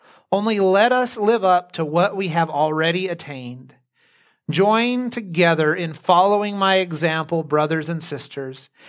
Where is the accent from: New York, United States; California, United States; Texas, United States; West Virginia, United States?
California, United States; discouraging to me as a Californian who likes to go outside in the winter